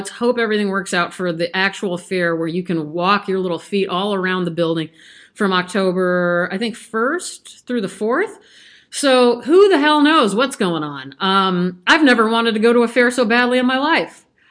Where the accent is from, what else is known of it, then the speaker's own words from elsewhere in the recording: Omaha, Nebraska, United States; born there; also born or lived in Texas; lived in Texas at least half, if not more than half of my life. I wasn't born there. I'm happy to say I was born in Omaha, Nebraska. I think I'm split right down the middle.